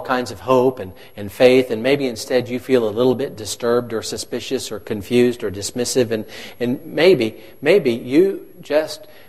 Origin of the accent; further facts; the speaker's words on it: Missouri, United States; I'm from Missouri, folks, and so, you know, maybe you've heard that Missouri is the show-me state.